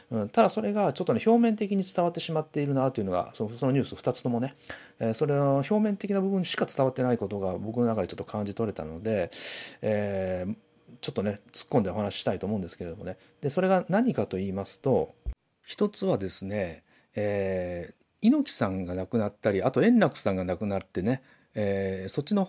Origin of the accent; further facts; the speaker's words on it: Shiga, Japan; 僕がね、滋賀県出身なんですけれども